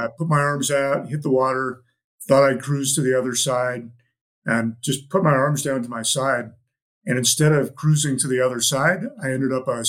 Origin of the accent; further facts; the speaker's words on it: Lander, Wyoming, United States; My family was really into the outdoors. I grew up in Lander, Wyoming, okay. where National Outdoor Leadership School is.